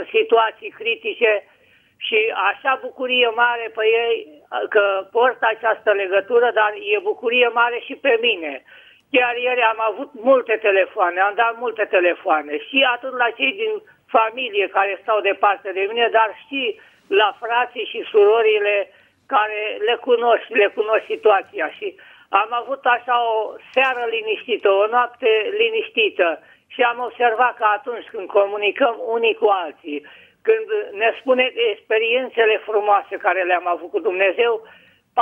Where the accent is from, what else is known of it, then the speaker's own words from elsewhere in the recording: Vălenii de Munte, Prahova, Romania; sunt de la Vălenii de Munte.